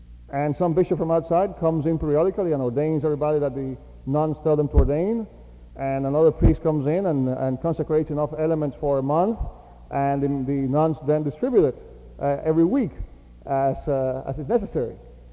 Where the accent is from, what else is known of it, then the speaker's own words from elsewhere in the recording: Cuba; I grew up in Cuba, and I was used to seeing almost half of the missionaries who had pastorates were women.